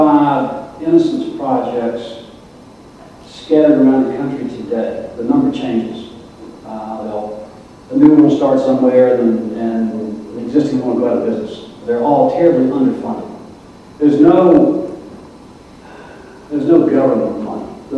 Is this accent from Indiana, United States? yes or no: no; Mississippi, United States; And Mississippi, my home state, there's been almost no innocence activity in that state.